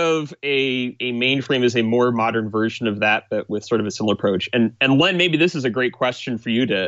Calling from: Doylestown, Ohio, United States; I'm speaking from the Linux Foundation Ohio number 2 office here in lovely Doylestown, Ohio.

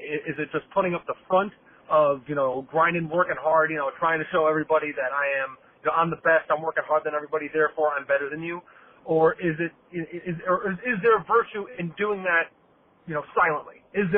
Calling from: Milwaukee, Wisconsin, United States; I'm a caller from Milwaukee.

